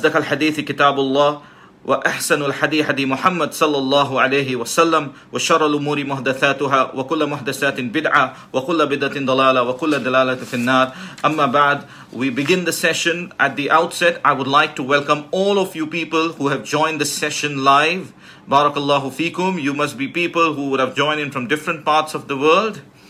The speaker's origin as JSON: {"language": "English", "town": "Kolkata", "region": "West Bengal", "country": "India", "said": "I'm from India. From the city of Kolkata. Way close to Bangladesh"}